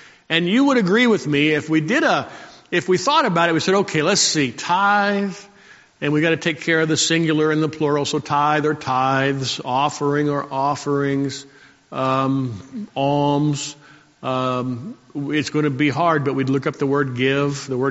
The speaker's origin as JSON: {"language": "English", "town": "Salt Lake City", "region": "Utah", "country": "United States", "said": "And I come from Salt Lake City. I know a group up there that misuses it habitually."}